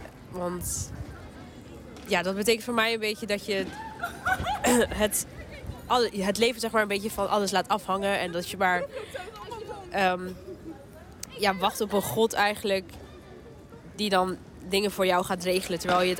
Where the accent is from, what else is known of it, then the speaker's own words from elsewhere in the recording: Bovensmilde, Drenthe, Netherlands; Ik ben zelf opgegroeid in Bovensmilde, in de wijk van Bovensmilde.